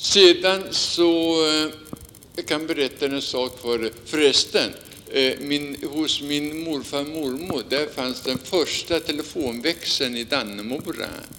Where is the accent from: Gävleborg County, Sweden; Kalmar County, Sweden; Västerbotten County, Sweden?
Gävleborg County, Sweden; Gävle; born or raised there; also born or lived in Stockholm